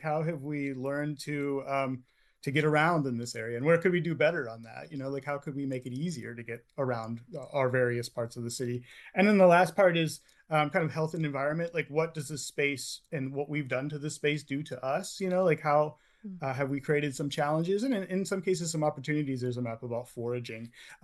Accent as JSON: {"language": "English", "town": "Hamilton", "region": "Ohio", "country": "United States", "tie": "born or raised there", "said": "I grew up in Hamilton, which is right up the road, right up 75, and my mom worked in downtown Cincinnati."}